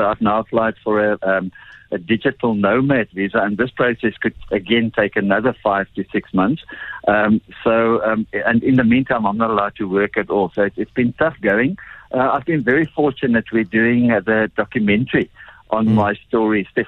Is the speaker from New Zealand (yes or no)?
no; South Africa; I'm always South African